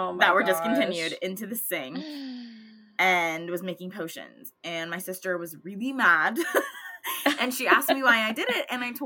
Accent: Santa Clara, California, United States; I grew up in Santa Clara, California. I went to high school in Cupertino, California.

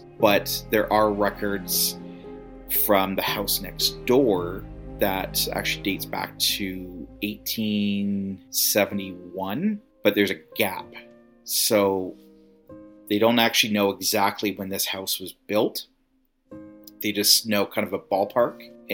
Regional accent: Victoria, British Columbia, Canada; I'm from Victoria, still live in Victoria. I'm excited to tell the story again and in more detail of the house that I grew up in Vic West.

